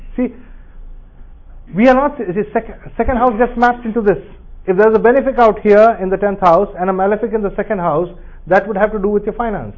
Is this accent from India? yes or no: yes; Odisha, India; English is a second language; I'm from Orissa and her mother tongue is totally different.